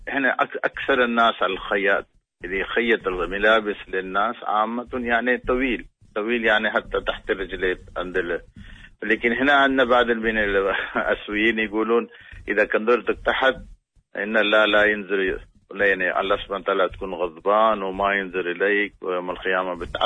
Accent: India; Arabic is a second language; احنا فقراء هندي معروف، لا مليونير ولا شيء

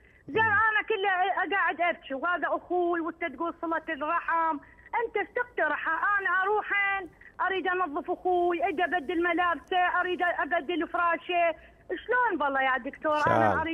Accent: Iraq; هناك عندنا بالعراق ناخذ منهم سمك

